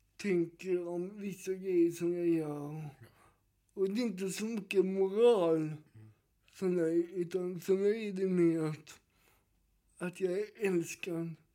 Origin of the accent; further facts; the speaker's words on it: Gothenburg, Västra Götaland County, Sweden; När jag var liten och gick i Pingstkyrkan där jag är uppvuxen i Göteborg.